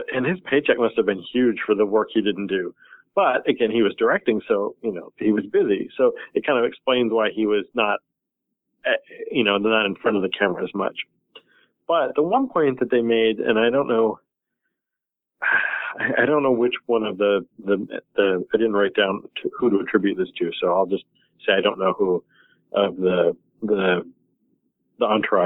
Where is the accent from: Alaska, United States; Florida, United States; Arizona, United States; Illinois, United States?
Alaska, United States; I think we all had a very kind of different growing up in the Cold War, as it were, in Alaska.